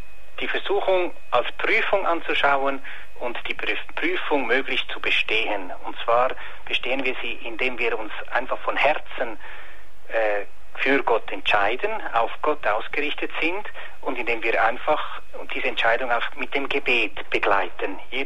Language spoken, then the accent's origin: German; Switzerland; Für mich als Schweizer ein bisschen schwierig, Ihren Dialekt zu verstehen.